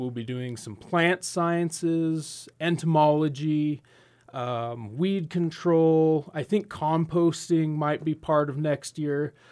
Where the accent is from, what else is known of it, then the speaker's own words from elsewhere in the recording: Monroe, Utah, United States; So I grew up in Monroe, which is down by Richfield, so Utah native.